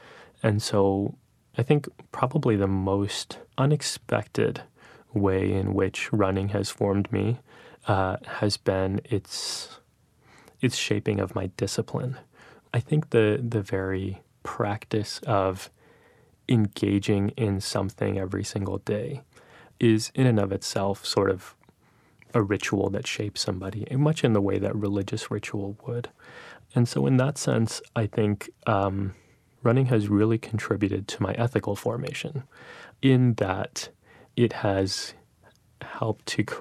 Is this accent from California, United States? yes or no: no; New York, United States; now in Boston, United States; I'm 31 years old, and I'm from New York, New York.